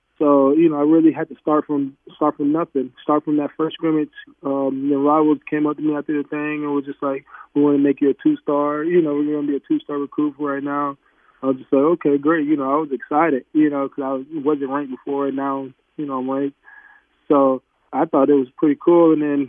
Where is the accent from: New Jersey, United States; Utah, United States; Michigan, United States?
New Jersey, United States; also born or lived in Alabama; I grew up, I'm from New Jersey. Then I moved to Alabama for my freshman to junior year of high school.